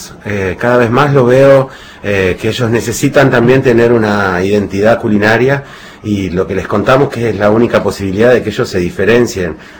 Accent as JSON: {"language": "Spanish", "region": "Buenos Aires", "country": "Argentina", "lives_now": "Bariloche, Argentina", "said": "yo soy porteño, ¿no? Pero cuando empezás a vivir en el interior, le cuesta al porteño, estar de igual a igual, ¿no? Nosotros somos del interior"}